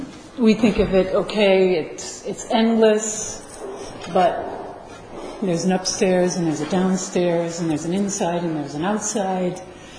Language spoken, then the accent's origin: English; France; English is a second language; I come from France, there are a lot of Portuguese people in France